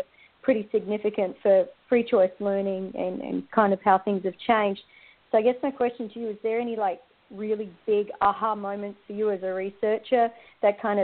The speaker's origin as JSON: {"language": "English", "country": "Australia", "lives_now": "Norfolk, United States", "said": "I am Australian."}